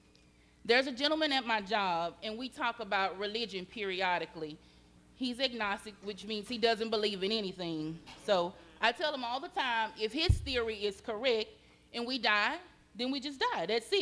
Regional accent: West Virginia, United States; born there; I was born in West Virginia, and my grandmother, before she would testify in church, she would always stand up and say

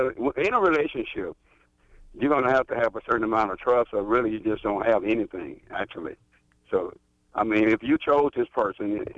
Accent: Monroe, Louisiana, United States; from Monroe, Louisiana.

